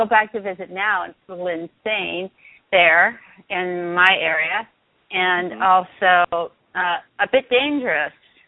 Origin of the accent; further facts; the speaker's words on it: Venice, California, United States; Well, I grew up not in Hollywood, although I was born here in the first Jewish hospital in California, probably because my mother was Jewish. But I was raised in Venice, California, right by the beach.